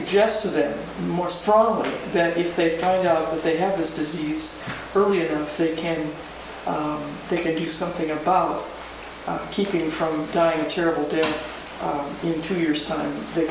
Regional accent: Los Angeles, California, United States; I'm from the Los Angeles area

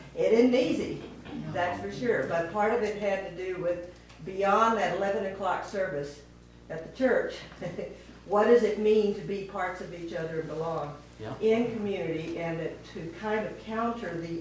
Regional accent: Chicago, Illinois, United States; Out of Holden, I'm from Chicago.

